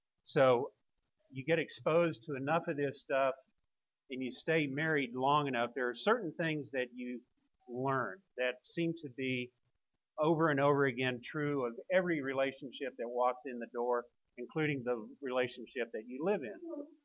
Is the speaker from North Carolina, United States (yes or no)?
no; Dallas, Texas, United States; I'm a Dallas native. I grew up in Oak Cliff, Texas. I still live in Oak Cliff, Texas.